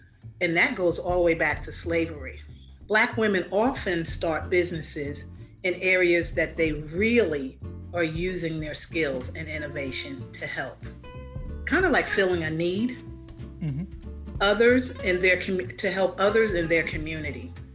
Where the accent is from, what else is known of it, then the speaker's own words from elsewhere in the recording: New Rochelle, New York, United States; Growing up in New Rochelle, New York. I grew up with a lot of Jewish people, so I was very familiar with their celebrations.